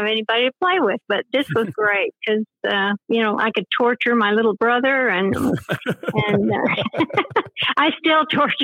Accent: Hollywood, California, United States; I was born and raised in Hollywood. It doesn't snow in Hollywood.

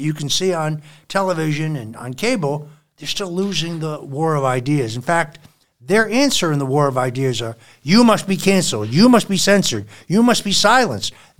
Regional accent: United States; I'm a Christian first. I'm an American second.

